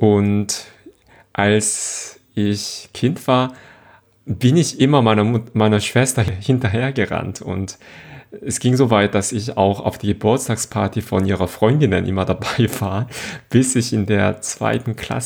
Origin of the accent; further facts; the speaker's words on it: South Korea; first language Korean; German is a second language; now in Germany; Also, meine Muttersprache ist Koreanisch und sonst kann ich Englisch, Deutsch und ein wenig Japanisch sprechen